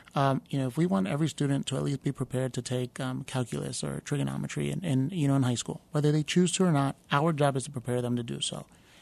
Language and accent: English; Philadelphia, Pennsylvania, United States; Yeah, so I grew up in North Philadelphia, in the Hunting Park section of North Philadelphia.